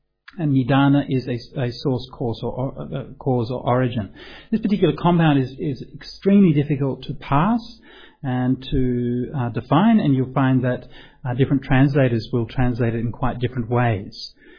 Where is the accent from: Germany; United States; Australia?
Australia; Maybe coming from a particular culture, right? I'm Australian, right? G'day, mate. So I identify with that, right?